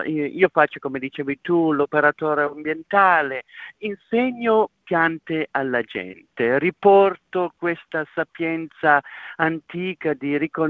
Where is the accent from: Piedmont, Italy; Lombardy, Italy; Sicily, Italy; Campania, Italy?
Piedmont, Italy; sono cresciuto in una cascina da mucche da latte, sono cresciuto nella provincia di Torino